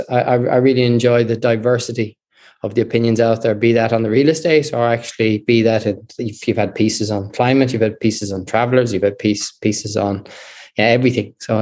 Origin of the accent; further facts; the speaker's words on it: Dungarvan, County Waterford, Ireland; from Dungarvan, yeah.